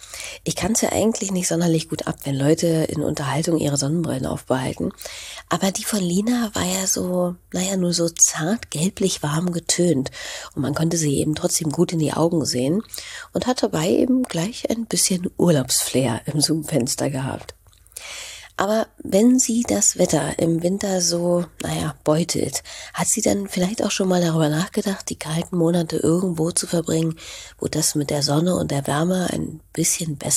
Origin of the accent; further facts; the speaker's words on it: Berlin, Germany; Als Berlinerin ein unvorstellbarer Zustand.